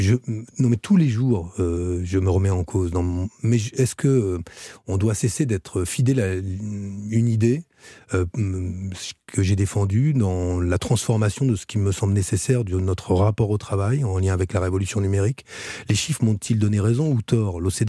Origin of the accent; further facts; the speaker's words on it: Brittany, France; je suis breton, moi